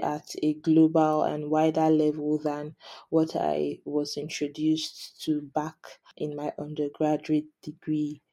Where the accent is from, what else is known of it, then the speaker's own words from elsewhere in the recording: Nigeria; now in Edinburgh, United Kingdom; I'm actually Nigerian, and my interest in coming to study in Scotland is largely because of the long history of agricultural innovation and research in Scotland.